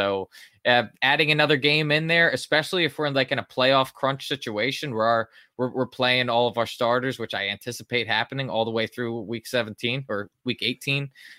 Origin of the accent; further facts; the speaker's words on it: Ireland; I'm Irish. That's what happens. Bottle all of our emotions in, and then one day